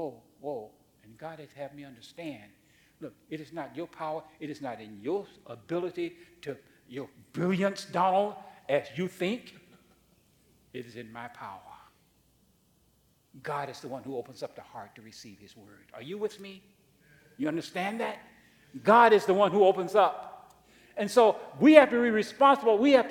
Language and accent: English; Mississippi, United States; I think part of the reason my sermons are so long is because I'm from Mississippi. Yeah, I don't talk fast like you northern folks.